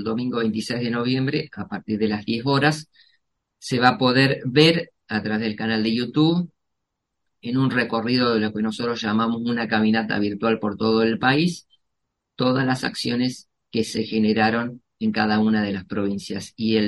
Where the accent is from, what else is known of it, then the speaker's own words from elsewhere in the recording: Paraná, Entre Ríos, Argentina; Yo soy de Entre Ríos, soy de la zona de Paraná.